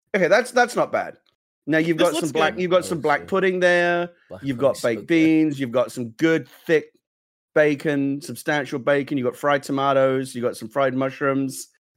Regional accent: England, United Kingdom; I mean, I'm English

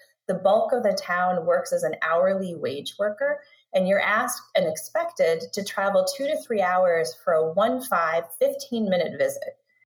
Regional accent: Winona, Minnesota, United States; So my background, I grew up in Winona, Minnesota, which is the rural part of Minnesota.

